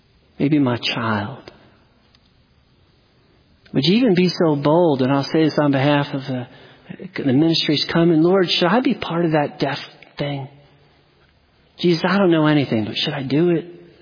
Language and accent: English; New Jersey, United States; When I grew up in New Jersey, public school, you know, I had a lot of nerdy friends.